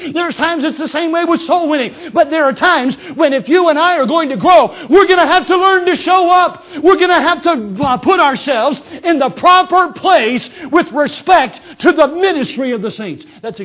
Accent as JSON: {"language": "English", "region": "South Carolina", "country": "United States", "tie": "born or raised there", "said": "I remember when I was a boy, I grew up in South Carolina, upstate South Carolina, and we never had central air conditioning in our home when I was a boy."}